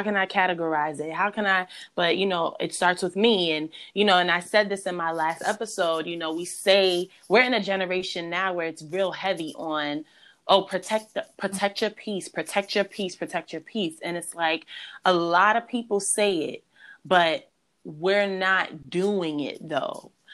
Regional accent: New York, United States; And for me, I always used to think that, because growing up in New York, we're always on the defense.

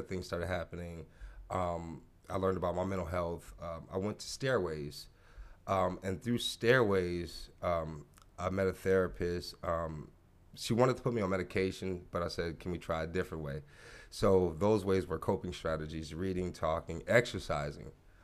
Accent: Erie, Pennsylvania, United States; I am from the Erie community.

